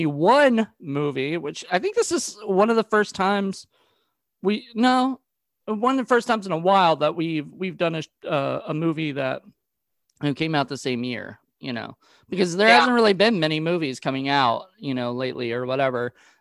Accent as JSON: {"language": "English", "region": "Virginia", "country": "United States", "said": "See, I'm from Virginia, so everybody right. calls it the way, you know."}